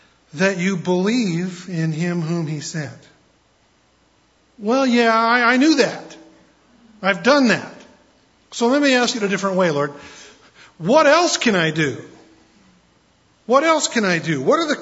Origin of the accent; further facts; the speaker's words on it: United States; I mean, I'm an American.